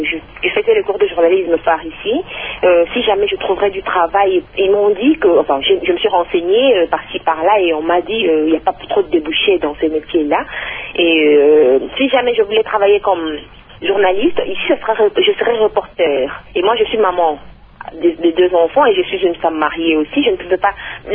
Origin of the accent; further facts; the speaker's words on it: Kinshasa, DR Congo; Je viens de Kinshasa